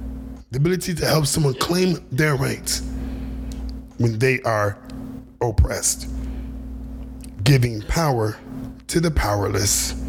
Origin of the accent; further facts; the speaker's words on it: San Antonio, Texas, United States; I am from San Antonio, Texas